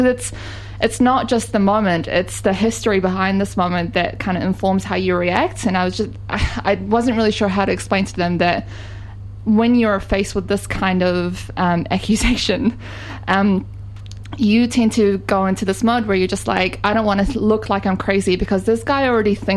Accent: Iraq; And I said I'm from Iraq

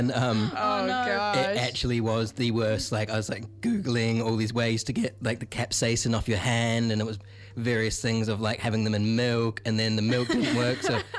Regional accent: Christchurch, Canterbury, New Zealand; because I grew up in Christchurch. So it's like, you know, we get winters.

